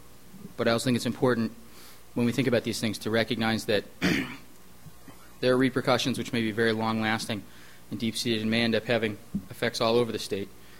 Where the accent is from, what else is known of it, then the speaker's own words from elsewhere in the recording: Appleton, United States; Growing up in Appleton, where there were 12 people in my graduating class in grade school, needless to say, I can recognize what it's like to grow up in a small town without a lot of economic opportunities.